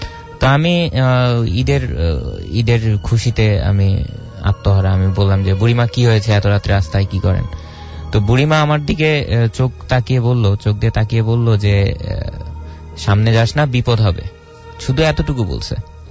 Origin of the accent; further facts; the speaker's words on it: Lalmonirhat, Rangpur Division, Bangladesh; now in Dhaka, Bangladesh; আমি এসেছি ফার্মগেট থেকে, আমার দেশের বাড়ি হচ্ছে লালমনিরহাট ডিস্ট্রিক্টে।